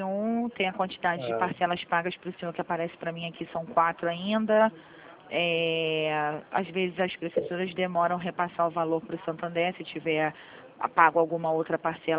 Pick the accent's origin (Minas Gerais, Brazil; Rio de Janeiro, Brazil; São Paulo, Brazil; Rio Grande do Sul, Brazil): Rio de Janeiro, Brazil; Não, não, eu sou do Rio.